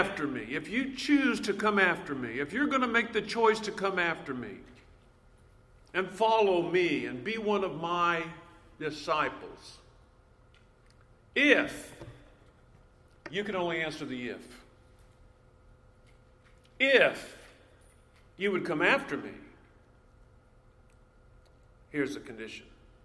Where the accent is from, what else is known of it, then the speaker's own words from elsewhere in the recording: Long Beach, California, United States; It seems like just yesterday I was growing up in Long Beach, California.